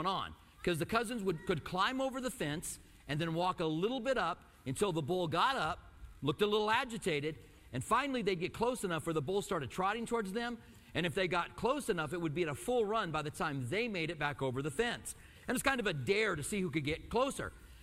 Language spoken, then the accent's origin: English; Albuquerque, New Mexico, United States; also born or lived in Clinton, Iowa; I grew up in I was born in Clinton, Iowa. This sounds like it's going to be a really long story when you start off with I was born in Clinton, Iowa. Then we moved to Albuquerque, and I went back to Iowa for vacations.